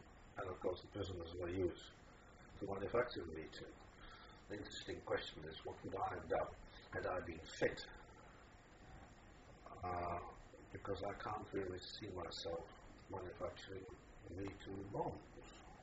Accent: Manchester, North West England, United Kingdom; So, when people say, where do you come from? I tend to say, Manchester. Because that's my home.

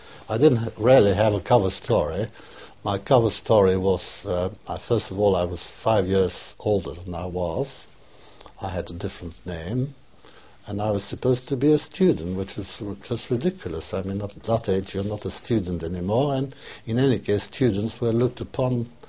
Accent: France; accent: neutral French; My accent was entirely neutral, because nobody ever could find out in France from what part of France I came from. And I still have the same accent.

